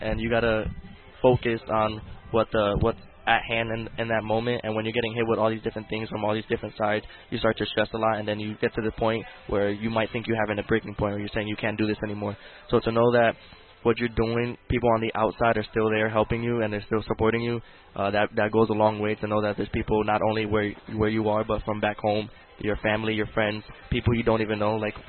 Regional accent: East Coast, United States; obviously, I grew up on the East Coast

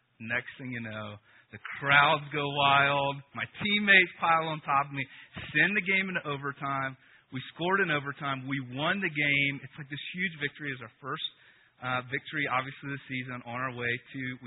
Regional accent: Chapel Hill, North Carolina, United States; I grew up in North Carolina, Chapel Hill, North Carolina, and it was a while ago, but they still had lacrosse.

